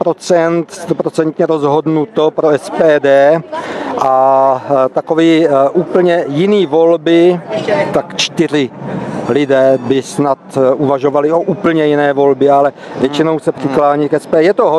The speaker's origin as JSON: {"language": "Czech", "town": "Bohunice", "region": "South Moravian Region", "country": "Czechia", "said": "62 a jsem z Bohančic."}